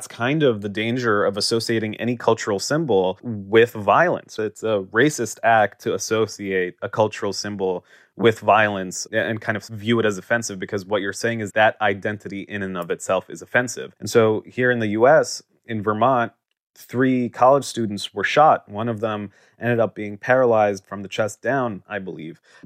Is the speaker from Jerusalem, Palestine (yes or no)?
yes; Jerusalem, Palestine; Oftentimes something as benign as saying, I'm from Jerusalem, which I am, I grew up in Jerusalem, is viewed as a political statement rather than a statement of fact